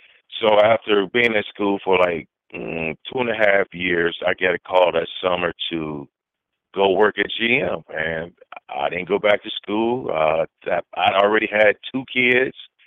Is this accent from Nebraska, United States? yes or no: no; Dayton, Ohio, United States; I'm from Dayton, Ohio. Well, you know, I'm from Dayton, Ohio.